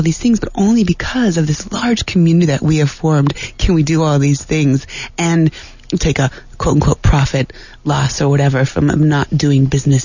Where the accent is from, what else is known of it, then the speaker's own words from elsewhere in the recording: Mexico; My dad has always lived here. I grew up in Mexico primarily, but I always spent the summers, the lovely summers in Tucson.